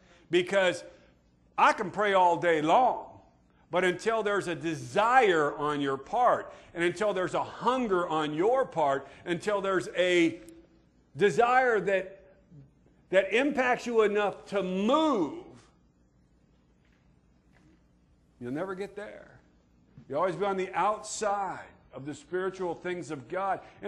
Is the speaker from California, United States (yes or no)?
yes; California, United States; I grew up in Northern Cal, and we used to go camping up in the Sierras